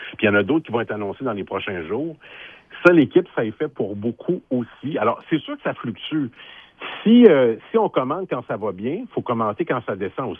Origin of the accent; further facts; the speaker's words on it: Matane, Quebec, Canada; je viens de Matane, là, c'est la ville d'Alain Côté.